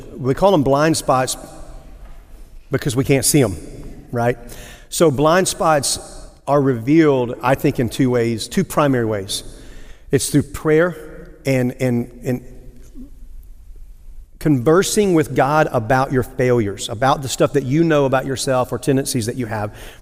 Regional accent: Arkansas, United States; now in East Texas, United States; I'm originally from South Arkansas, which in East Texas is almost identical. So, but I've been in the area since 96

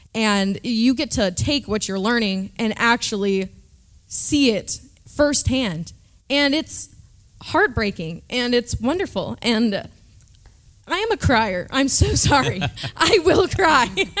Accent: Dallas, Texas, United States; I felt embarrassed for saying that I was from Dallas because everyone around me is struggling.

